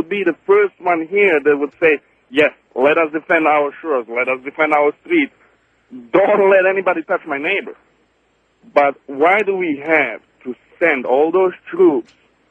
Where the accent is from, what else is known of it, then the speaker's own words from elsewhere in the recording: Bosnia & Herzegovina; My father was a Vietnam veteran. I grew up in Bosnia.